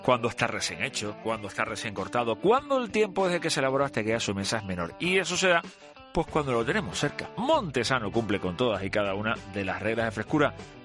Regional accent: Canary Islands, Spain; que somos canarios

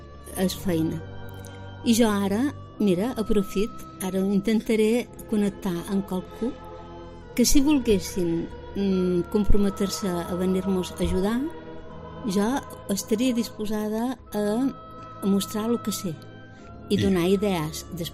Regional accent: Ciutadella, Balearic Islands, Spain; de Ciutadella som dues

